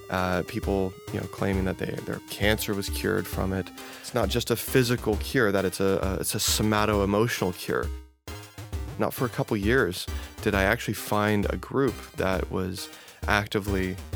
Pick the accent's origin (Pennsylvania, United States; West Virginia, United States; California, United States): California, United States; Marina; Originally, I'm from Monterey Bay, a small town called Marina.